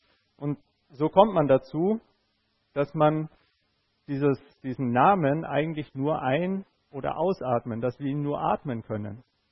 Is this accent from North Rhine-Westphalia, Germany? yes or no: no; Bavaria, Germany; Ich bin Oberfranke.